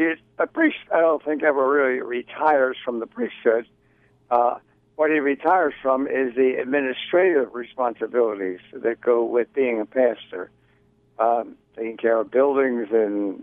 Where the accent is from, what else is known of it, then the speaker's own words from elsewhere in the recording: Baltimore, Maryland, United States; Born and raised in St. Dominic's Parish, out in Hamilton.